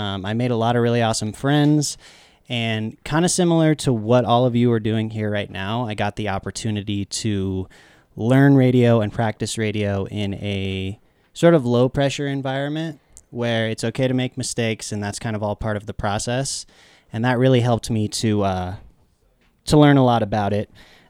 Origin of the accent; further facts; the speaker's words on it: Meeker, Colorado, United States; I grew up in Meeker, which is like 2 hours from here, about northwestern Colorado.